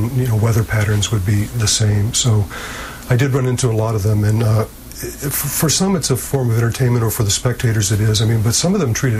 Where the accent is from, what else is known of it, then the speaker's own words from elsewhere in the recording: the South, United States; basically I'm from the South, even though we moved all around in different places. So the pride in the South is also another sort of funny thing, because we're Americans, but we have pride locally as well.